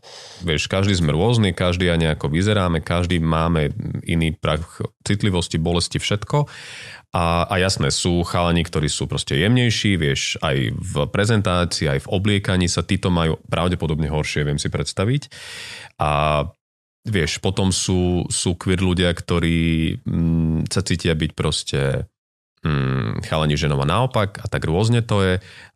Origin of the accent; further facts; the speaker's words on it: Žilina Region, Slovakia; A my sme vyrastali, my sme sa normálne po lese naháňali, ja teda som pôvodne z Oravy